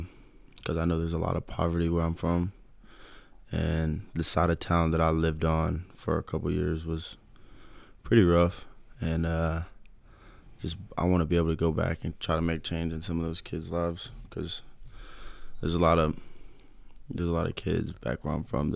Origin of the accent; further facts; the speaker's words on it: Starkville, Mississippi, United States; also born or lived in Ringgold, Georgia; now in Tullahoma, United States; I lived in Starkville, Mississippi. That's where I was born for a long time. And then I moved to a place called Ringgold, Georgia